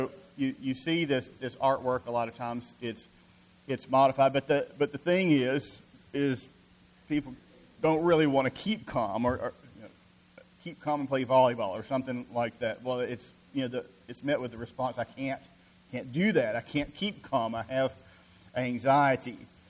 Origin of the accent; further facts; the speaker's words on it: Columbus, Georgia, United States; When I was growing up in Columbus, Georgia, there was a shoe store downtown